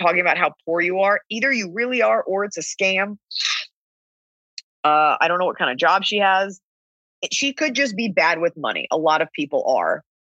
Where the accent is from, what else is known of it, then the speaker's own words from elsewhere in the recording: Texas, United States; We're both from Texas.